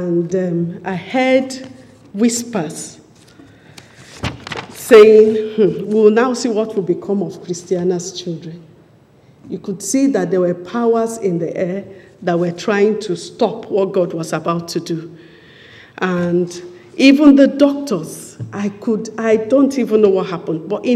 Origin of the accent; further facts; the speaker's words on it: Nigeria; also born or lived in Leeds; I was born into a religious family. I was born in Leeds, in UK, and my parents went back. Okay, that's the 70s. But my parents went back to Nigeria with all of us.